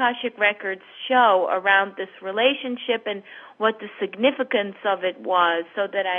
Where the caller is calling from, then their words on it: New York, United States; New York.